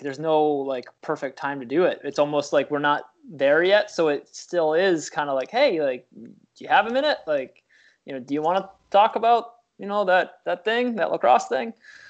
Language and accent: English; United States; being an American, I don't hear about it.